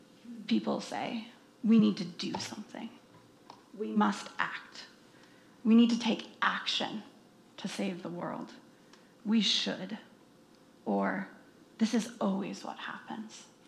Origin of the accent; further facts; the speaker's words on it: Lewiston, Idaho, United States; born there; I was born in Lewiston, Idaho.